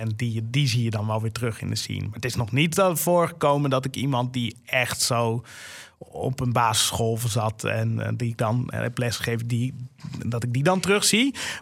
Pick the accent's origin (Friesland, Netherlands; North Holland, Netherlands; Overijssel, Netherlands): Friesland, Netherlands; Sneek; Er was een klein antiquariaat in Sneek, waar ik ben opgegroeid.